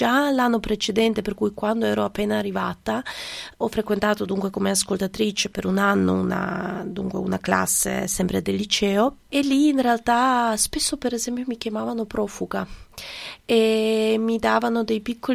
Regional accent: Sarajevo, Federation of Bosnia and Herzegovina, Bosnia & Herzegovina; now in Trieste, Italy; sono più gli anni che ho vissuto qua a Trieste che non nella mia città natale. Però la vera guerra forse era cominciata proprio quando sono arrivata a Trieste, perché mentre ero a Sarajevo

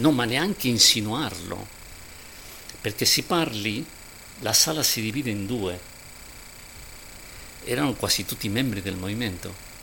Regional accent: Spain; Italian is a second language; Io sono spagnolo

